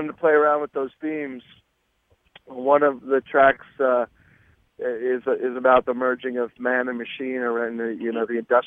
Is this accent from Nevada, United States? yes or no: yes; Las Vegas, Nevada, United States; when I grew up in Vegas, it was such a different town, and that era is gone